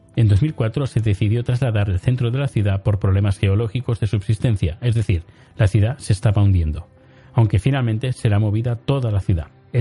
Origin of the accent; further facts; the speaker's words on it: Spain; yo no soy francés, soy español